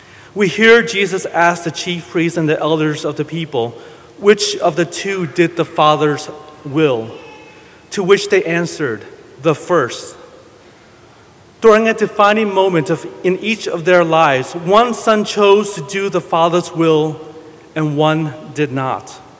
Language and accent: English; Houston, Texas, United States; Growing up in Houston, I was a big Chicago Bulls fan